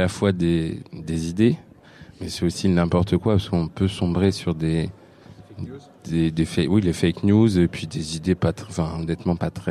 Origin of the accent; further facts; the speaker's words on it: Centre-Val de Loire, France; Oui, je suis de l'Indre.